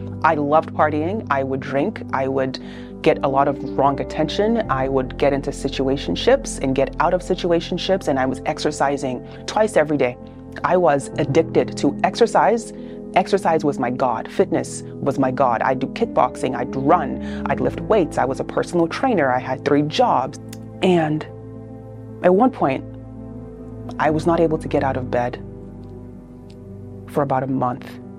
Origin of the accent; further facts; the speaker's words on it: Nigeria; I am Nigerian by origin. I am a cradle Catholic, last of five.